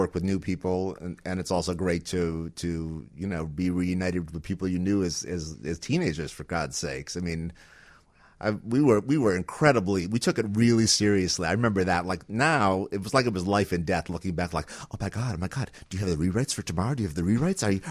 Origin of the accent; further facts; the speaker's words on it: Cleveland, Ohio, United States; moved away as an adult; I grew up in Cleveland, Ohio. So it was Ohio to Connecticut